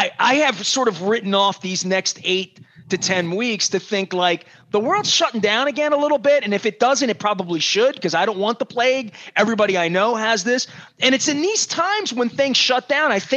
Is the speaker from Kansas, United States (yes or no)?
no; Dundalk, Maryland, United States; I grew up with that in Dundalk.